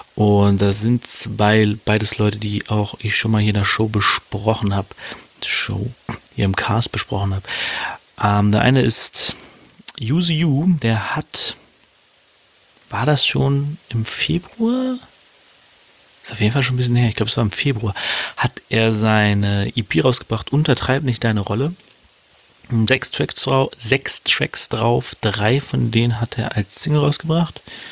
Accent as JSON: {"language": "German", "town": "Hanover", "region": "Lower Saxony", "country": "Germany", "tie": "born or raised there", "said": "zwei Rappern, die auch aus meiner Heimat kommen, aus meiner Heimatstadt Hannover"}